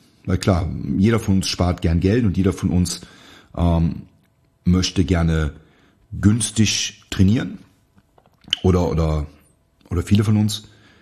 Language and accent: German; North Rhine-Westphalia, Germany; in meiner Heimat trainiert, in der Nähe von Aachen.